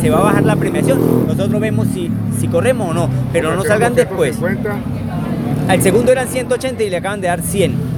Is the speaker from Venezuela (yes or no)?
yes; Táchira, Venezuela; De Táchira.